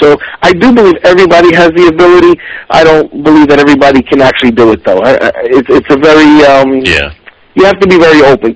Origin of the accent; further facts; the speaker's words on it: New York, United States; You know what, growing up in New York, there, you know, there's a certain way you grow up, and everybody has an attitude